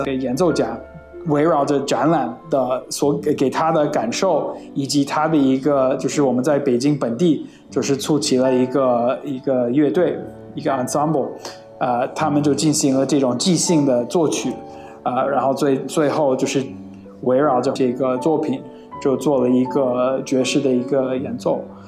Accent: Philadelphia, Pennsylvania, United States; 他第一个场馆是在我老家，在美国费城

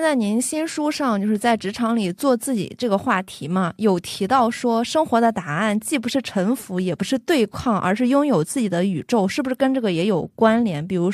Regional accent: Shandong, China; 我是一个山东人，其实酒量还行

